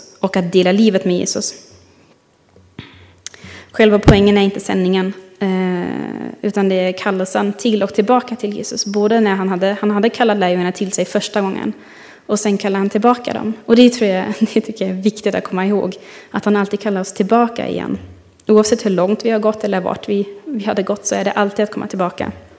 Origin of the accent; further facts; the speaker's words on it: Germany; Jag är ju uppvuxen i Tyskland och i Tyskland så gillar man system.